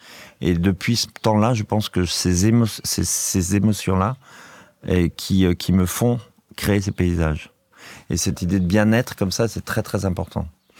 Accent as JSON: {"language": "French", "region": "Pays de la Loire", "country": "France", "said": "il n'y a pas de singes chez moi en Vendée"}